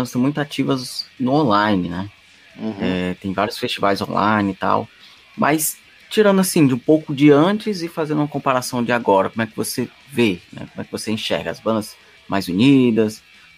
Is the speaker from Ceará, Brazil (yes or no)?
yes; Fortaleza, Ceará, Brazil; aqui eu sou de Fortaleza, né